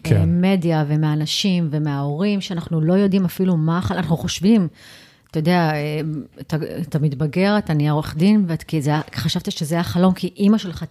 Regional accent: New York, United States; אני גדלתי בניו יורק

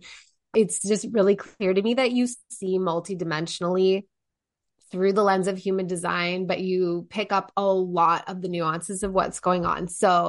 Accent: Canada; as a Canadian, I'm just going to say I will never vote for anybody ever again

